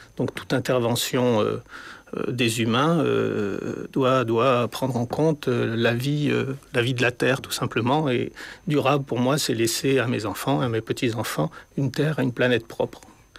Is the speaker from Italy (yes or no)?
no; Madagascar; c'était des matériaux qui m'intéressaient pour des raisons d'origine, puisque je viens de Madagascar.